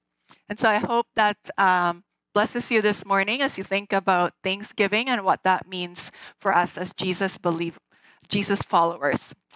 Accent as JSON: {"language": "English", "town": "Cebu City", "region": "Central Visayas", "country": "Philippines", "tie": "born or raised there", "said": "Floyd and I were both born and raised in Cebu City, Philippines."}